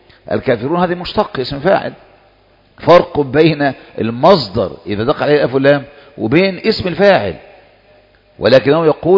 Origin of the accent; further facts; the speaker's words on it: Egypt; الذين أضلوا الشباب عندنا في مصر